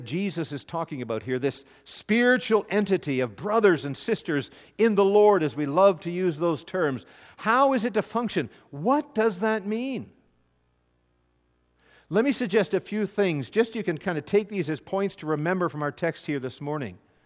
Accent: Canada; as a Canadian

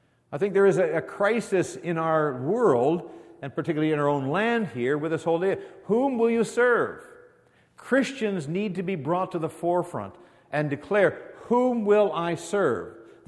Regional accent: Canada; I'm a Canadian, so I'm really quiet, so I don't say anything.

